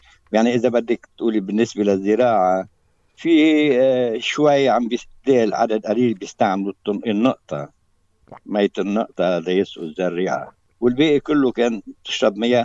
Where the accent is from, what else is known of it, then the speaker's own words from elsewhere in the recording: Fawwara, Lebanon; بالنسبة للفوارة، أنا فوارة بدمي وكتير بتغزل فيها مثل ما بتغزل بصبية.